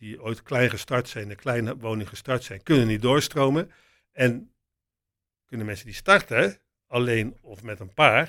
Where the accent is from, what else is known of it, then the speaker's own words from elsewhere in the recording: Heveadorp, Gelderland, Netherlands; de omgeving waar ik ben opgegroeid. En dat is in een bosrijke omgeving. Het heet Hevea-dorp. Nou, velen kennen het niet, maar dat is vergelijkbaar als hier met Agneta-park. Een sociale woningbouwproject van een fabriek in de gemeente Renkum. Het ligt tussen Wageningen en Oosterbeek.